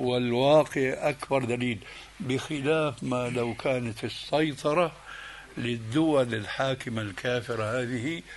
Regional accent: Syria; عندنا في سوريا

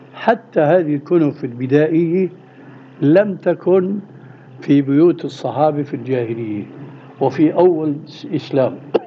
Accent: Syria; هلا عندنا في سوريا مثلا في منطقة اسمها الغوطة، الغوطة لأنها منخفضة عن دمشق

